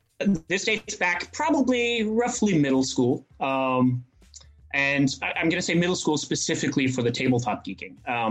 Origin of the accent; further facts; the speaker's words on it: Colorado, United States; I grew up in Colorado, and she dropped me off on the wrong night.